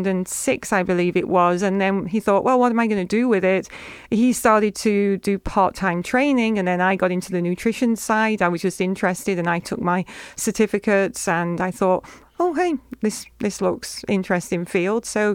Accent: Stoke-on-Trent, West Midlands, United Kingdom; moved away; from a county called Staffordshire. The city or town was Stoke-on-Trent.

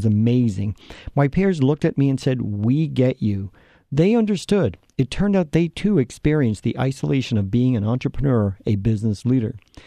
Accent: Canada; As a Canadian, I even apologized for sharing my experience.

